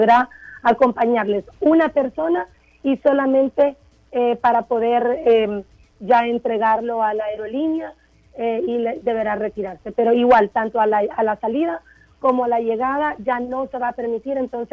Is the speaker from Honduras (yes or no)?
yes; Honduras; eso es parte de nuestra naturaleza como latinos y como hondureños